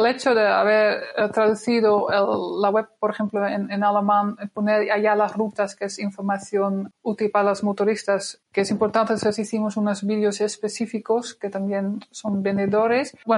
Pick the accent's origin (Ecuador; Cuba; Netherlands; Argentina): Netherlands; Spanish is a second language; now in Spain; Como yo soy holandés es muy más fácil.